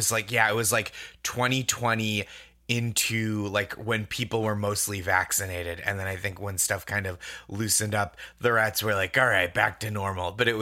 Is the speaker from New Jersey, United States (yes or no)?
no; Boston, Massachusetts, United States; And then I grew up in the Boston suburbs and Alston, I should say, is like a borough of Boston essentially. And so within the city.